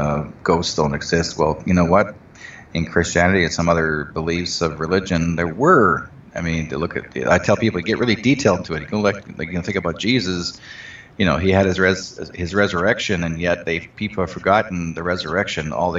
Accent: Manitoba, Canada; I was actually originally from Manitoba in the eastern coast of Canada.

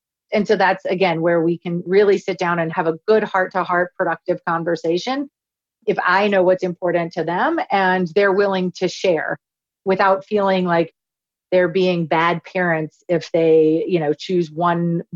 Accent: Louisiana, United States; I grew up in Louisiana. And so it didn't matter if it was 95 and 100% humidity

